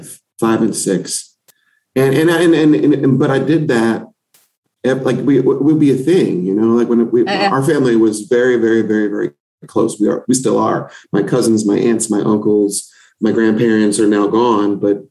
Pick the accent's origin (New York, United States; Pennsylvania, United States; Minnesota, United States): New York, United States; New York City; So I grew up in New York City, and ever since I was 5 years old, I started entertaining.